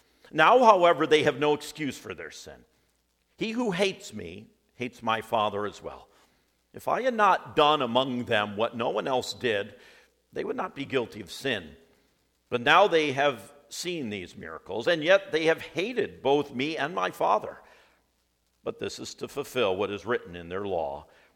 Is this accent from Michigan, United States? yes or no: yes; Coopersville, Michigan, United States; I grew up in Coopersville, so not that far from here.